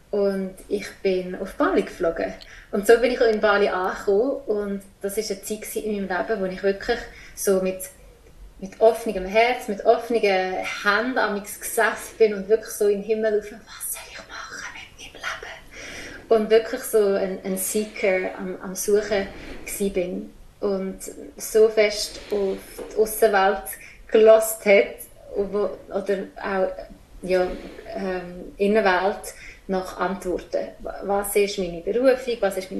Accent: Switzerland; now in Indonesia

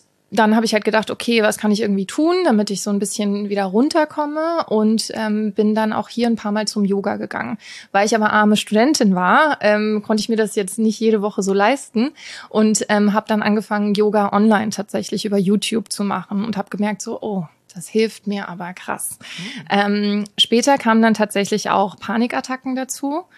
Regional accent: Walluf, Hesse, Germany; Ursprünglich aus dem Rheingau. Ah, woher? Ja. Aus Walluf am Rhein, ja, neben Wiesbaden.

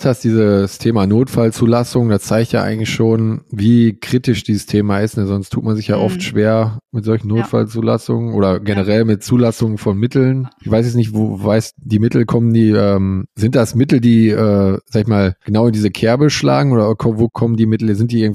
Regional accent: Gelderland, Netherlands; also ich komme ja aus der Nähe von Apeldoorn, da sind bei uns nur 30 Kilometer

